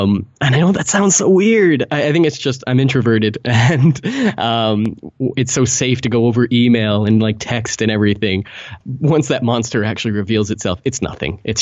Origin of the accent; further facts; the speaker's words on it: Canada; But I'm the kind of person, I'm Canadian, you know